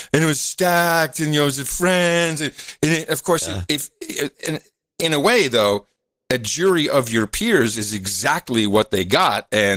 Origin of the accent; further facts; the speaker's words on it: Netherlands; I'm personally from the Netherlands, so.